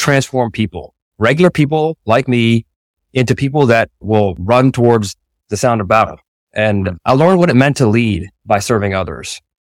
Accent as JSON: {"language": "English", "region": "Maryland", "country": "United States", "tie": "born or raised there", "said": "So I grew up in Maryland, so not far from DC."}